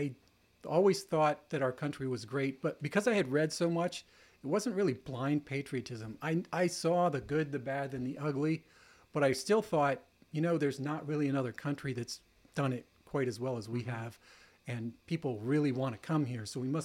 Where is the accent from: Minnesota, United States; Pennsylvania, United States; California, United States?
Pennsylvania, United States; Wellsboro; I was raised in Wellsboro, Pennsylvania, way up north. Wellsboro is a small town. I lived outside of the small town on a little farm.